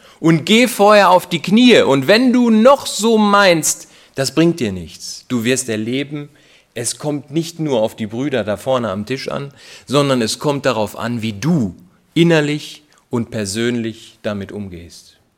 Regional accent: Dortmund, North Rhine-Westphalia, Germany; Aber ich weiß, wir kommen aus Dortmund, das ist nicht so einfach.

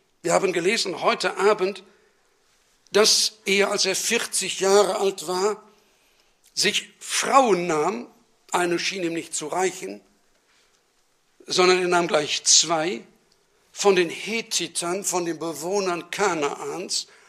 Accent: North Rhine-Westphalia, Germany; Vielleicht bei euch hier in dem Siegerland mag es noch gehen, aber bei uns im Ruhrgebiet, aber auch schon im Hinterland

